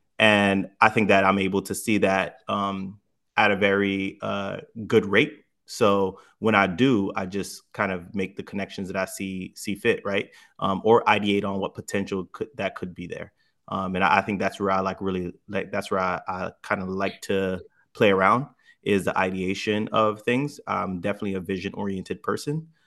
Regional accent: Miami, Florida, United States; also born or lived in Dubai; now in Los Angeles, United States; So I'm born and raised in Miami. I've lived in Dubai for 5 years while traveling Europe, and now I live in LA.

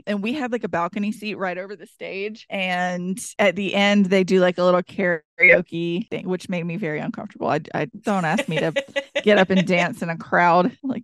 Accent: Gadsden, South Carolina, United States; of Gadsley, South Carolina.

